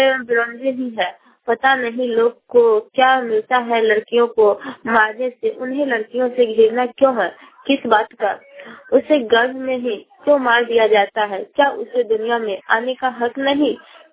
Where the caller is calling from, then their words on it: Samastipur, Bihar, India; मैं ग्राम वाणी क्लब समस्तीपुर से … बोल रही हूँ।